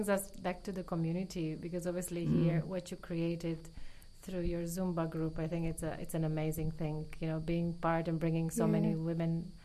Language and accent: English; Argentina; I'm from Argentina, and I think in Latin America, a man who dances is considered like someone funny